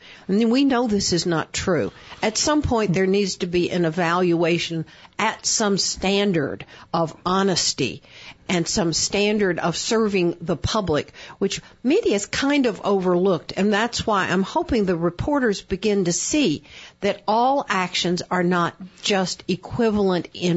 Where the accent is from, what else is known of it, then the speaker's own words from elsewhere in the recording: the South, United States; I grew up in the South, you can tell.